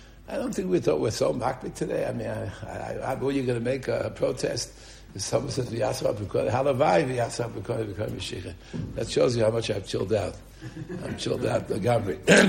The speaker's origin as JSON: {"language": "English", "town": "Bronx", "region": "New York", "country": "United States", "tie": "born or raised there", "said": "So I saw that also when I was a kid, growing up in the Bronx."}